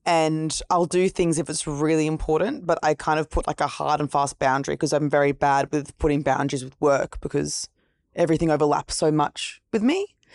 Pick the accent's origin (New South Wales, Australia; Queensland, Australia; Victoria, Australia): Queensland, Australia; Gold Coast; I'm actually from the Gold Coast, Brisbane, originally.